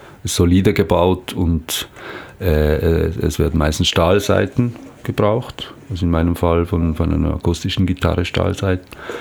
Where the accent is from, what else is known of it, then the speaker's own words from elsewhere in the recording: Switzerland; now in Brazil; Ich wohne seit 23 Jahren in Brasilien, ich bin ein Schweizer.